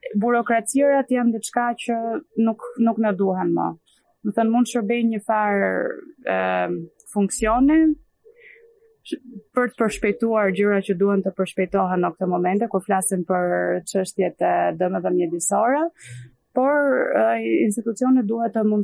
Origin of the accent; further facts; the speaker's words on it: Durrës, Durrës County, Albania; që e vogël më flisnin ngjyshe, do të them, un jam nga Durrësi